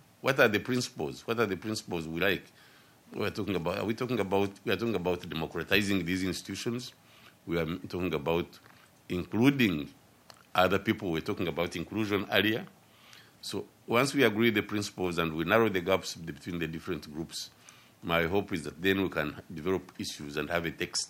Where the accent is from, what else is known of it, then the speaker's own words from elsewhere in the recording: Uganda; although I come from Uganda, and I'm proud to be from Uganda.